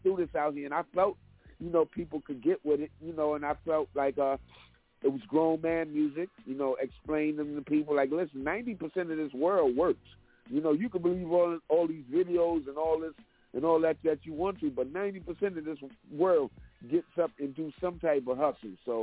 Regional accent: New York, United States; now in Raleigh, United States; You know, I'm always be in New York. I'm New Yorker through and through.

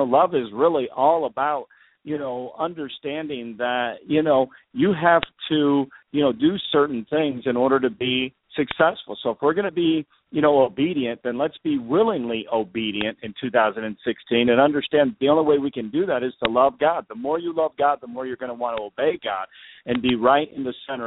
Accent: Chicago, Illinois, United States; Well, I'm originally from Chicago, so I was born and raised there, started a church in Indianapolis.

